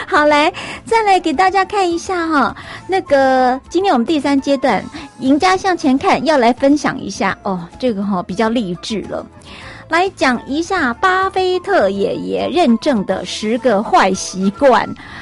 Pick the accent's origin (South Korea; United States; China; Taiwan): Taiwan; 跟我们台湾人好，跟我们台湾人很像，跟我们台湾人很像